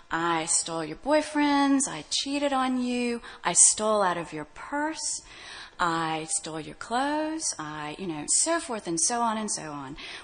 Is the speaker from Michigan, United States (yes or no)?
no; Louisville, Kentucky, United States; In college, I was telling girls, because I came from Louisville, Kentucky, that I dated Tom Cruise.